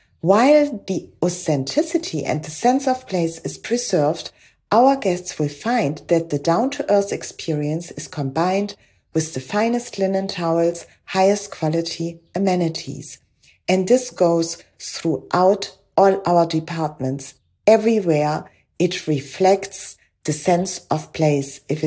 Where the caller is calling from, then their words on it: Paternoster, Western Cape, South Africa; I'm speaking from Paternoster on the west coast of South Africa, one of the oldest fishing villages on our coast